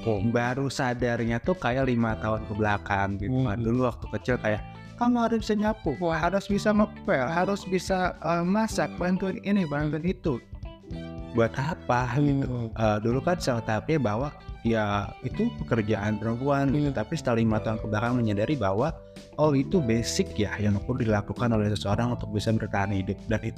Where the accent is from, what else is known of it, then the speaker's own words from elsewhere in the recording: Cikampek, West Java, Indonesia; Dan sesimpel karena saya dari Cikampek ya